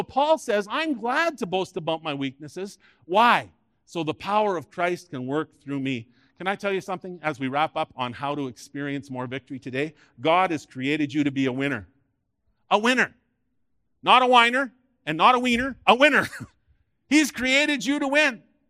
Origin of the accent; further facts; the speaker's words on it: Ireland; I'm Irish, and you know that the Irish, they all have temper. It's through our generations.